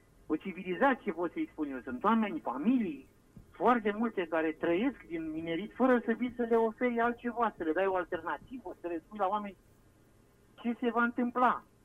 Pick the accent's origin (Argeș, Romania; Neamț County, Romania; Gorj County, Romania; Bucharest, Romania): Gorj County, Romania; Rogojelu; sunt un om care sunt din Gorj, sunt din zona din Rogojelu, deloc am crescut, am copilărit. Am învățat carte în Târgu Jiu, m-am întors în județ